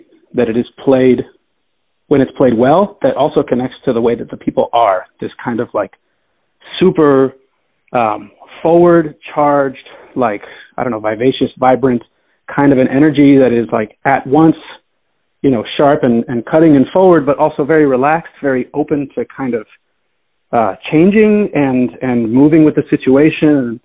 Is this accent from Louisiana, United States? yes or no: no; Miami, Florida, United States; born there; I mean, so I was born in Miami, and I wasn't born on the island